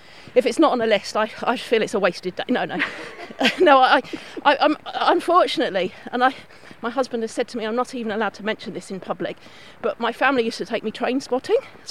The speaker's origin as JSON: {"language": "English", "region": "London", "country": "United Kingdom", "also_born_or_lived": "Devon", "said": "Now, I'm from London, and the most active our parents were taking us for a stroll around Richmond Park or onto the South Downs to look at plants. So that was my introduction to the outdoors. I lived in Devon for many, many years"}